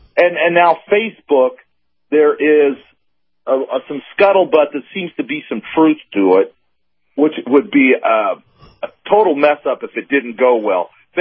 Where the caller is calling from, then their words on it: Lafayette, United States; from Lafayette.